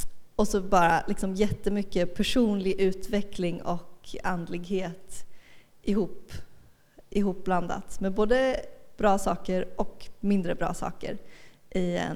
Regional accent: Broakulla, Kalmar County, Sweden; also born or lived in Berlin, Germany; Jag är född och till hälften uppvuxen i Berlin med tyska föräldrar. Och flyttade som barn till Broakulla. Så det var en ganska stor transition från Berlin till Broakulla.

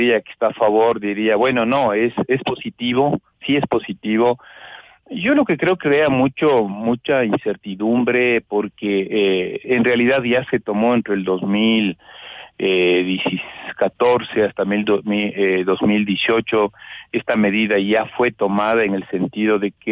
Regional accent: Ecuador; lo mínimo que merecemos es, digo, como ecuatorianos, es la posibilidad de vislumbrar mejores días

